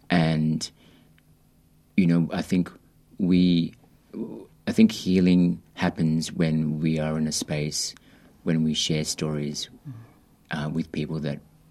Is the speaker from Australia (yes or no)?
yes; Australia; also born or lived in Philippines; But growing up in Australia, no one looked like me. And I would always explain to friends, you know, I was adopted and I came from the Philippines and my mum brought me here.